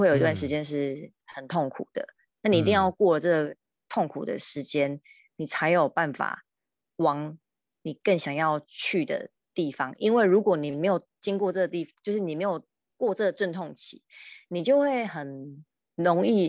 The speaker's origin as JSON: {"language": "Chinese", "region": "Chiayi", "country": "Taiwan", "lives_now": "United Kingdom", "said": "对，我嘉义人，"}